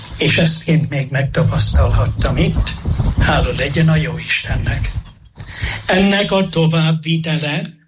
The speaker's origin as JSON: {"language": "Hungarian", "town": "Jászárokszállás", "region": "Jász-Nagykun-Szolnok", "country": "Hungary", "tie": "born or raised there", "said": "Gyerekkorom idejére emlékszem, valaki szülőhazámból, Jászárokszállásból mondta, hogy megyünk Mezőkövesdre."}